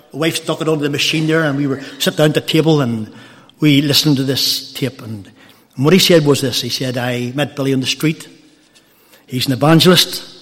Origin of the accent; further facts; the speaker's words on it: Drogheda, Leinster, Ireland; He said, where are you from? I'm from Drogheda.